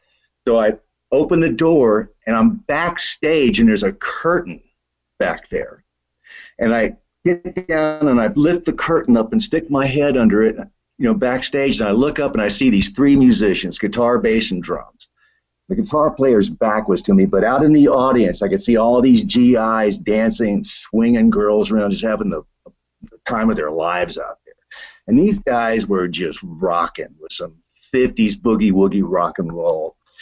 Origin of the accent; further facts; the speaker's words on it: Texas, United States; born there; also born or lived in Japan; Hey, I was born in Texas in 1952. I was the firstborn of three kids.